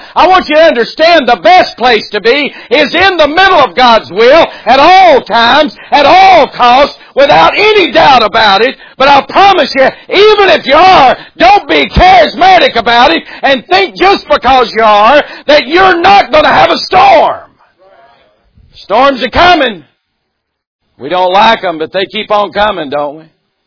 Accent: North Carolina, United States; now I may have butchered that, I'm from North Carolina in the mountains, so I may have messed that one up bad

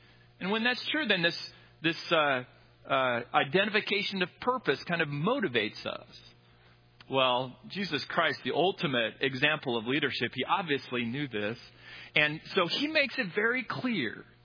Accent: Minnesota, United States; I'm from Minnesota, so, you know, we have bass boats and walleye boats.

